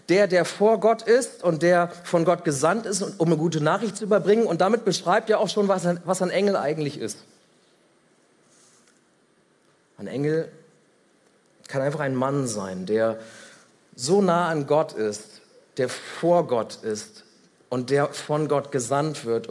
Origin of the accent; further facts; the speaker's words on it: Varel, Lower Saxony, Germany; ich komme aus Farel, kennt auch die ganze Welt, ne?